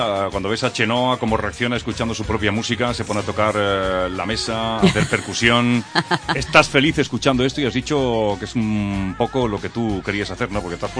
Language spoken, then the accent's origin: Spanish; Italy; Yo también soy italiano.